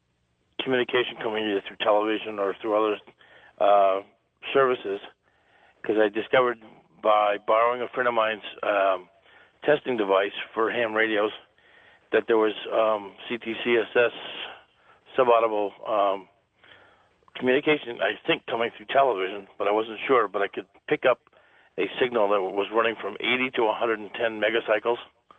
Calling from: Holyoke, Massachusetts, United States; from Holyoke, Mass.

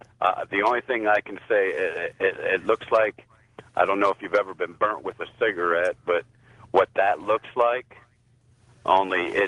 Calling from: Ohio, United States

